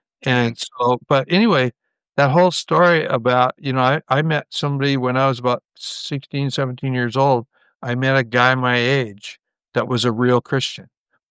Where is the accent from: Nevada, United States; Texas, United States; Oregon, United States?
Oregon, United States; Portland; I grew up in Portland, Oregon, and I'm quite a bit older than you